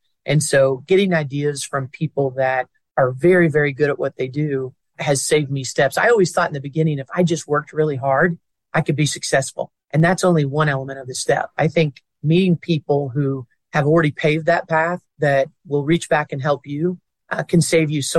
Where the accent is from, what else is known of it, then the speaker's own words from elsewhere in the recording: Indiana, United States; My hometown is near Indiana University